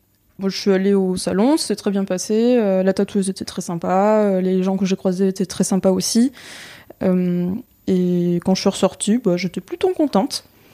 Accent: Tours, Centre-Val de Loire, France; je viens de Tours.

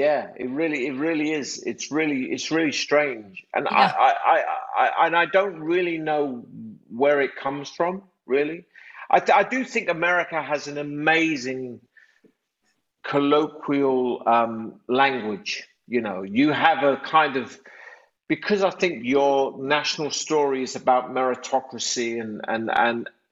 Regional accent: Bethnal Green, London, United Kingdom; accent: Cockney; I come from Bethnal Green. And I actually have a very, very strong Cockney accent naturally.

